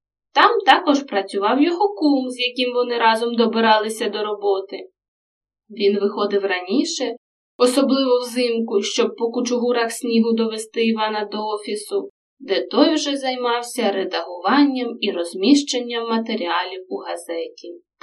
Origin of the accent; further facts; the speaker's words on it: Netishyn, Khmelnytskyi Oblast, Ukraine; Я з Нетішина 2-3 рази на тиждень спочатку з татом, а потім самостійно катався на тренування.